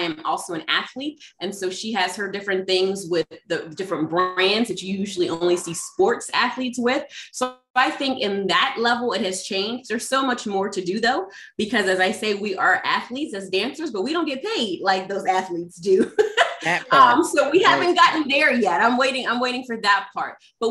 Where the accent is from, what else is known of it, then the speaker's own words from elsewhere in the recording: Pittsburgh, Pennsylvania, United States; So I'm originally from Pittsburgh.